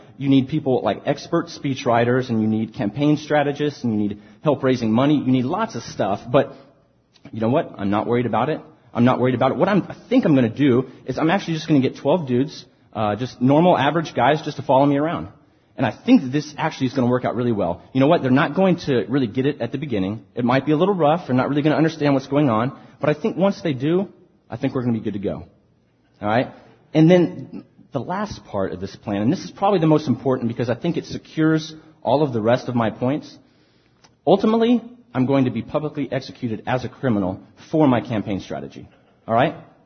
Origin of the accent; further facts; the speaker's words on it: Austin, Texas, United States; I was actually watching the Democratic debate in my hometown of Austin.